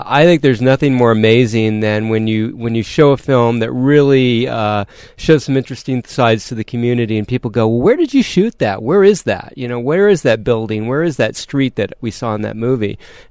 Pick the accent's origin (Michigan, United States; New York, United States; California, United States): Michigan, United States; now in Arizona, United States; No, actually, well, we're actually from Michigan, like most people in Arizona.